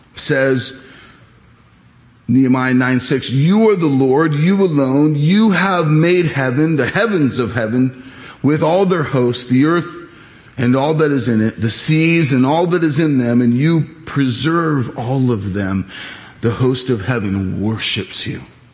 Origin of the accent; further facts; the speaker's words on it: Irvine, California, United States; Now, I'm from Orange County. I'm an OC guy, an Irvine guy, a city kid.